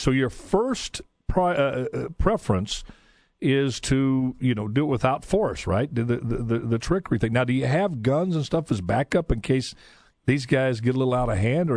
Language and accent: English; Shreveport, Louisiana, United States; I'm from Shreveport, by the way.